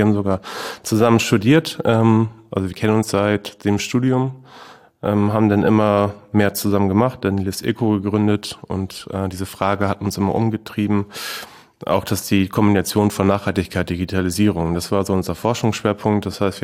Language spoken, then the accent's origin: German; Heidenau, Lower Saxony, Germany; now in Cologne, Germany; ich bin aufgewachsen in Niedersachsen, in einem kleineren Örtchen mit ungefähr 2.500 Einwohnern. Das heißt Heidenau. Das ist zwischen Hamburg und Bremen eigentlich. Genau, und da bin ich dann 2012 von da nach Köln gezogen.